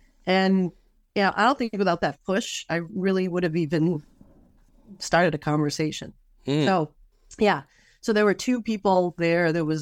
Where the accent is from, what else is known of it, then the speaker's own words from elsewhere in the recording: Rhode Island, United States; I've been born and raised in Rhode Island. So I grew up in Rhode Island.